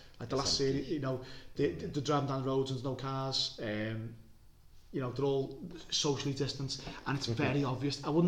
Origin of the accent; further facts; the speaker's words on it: North West England, United Kingdom; accent: Scouse; Worst Scouse accent I've ever heard, and I have to listen to my own Scouse accent every day, and I hate that.